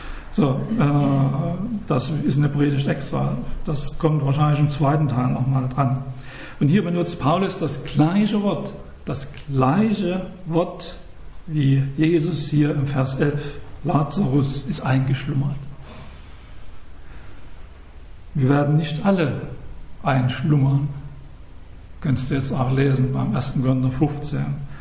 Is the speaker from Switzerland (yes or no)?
no; Saxony, Germany; ich bin ja Sachse, gell?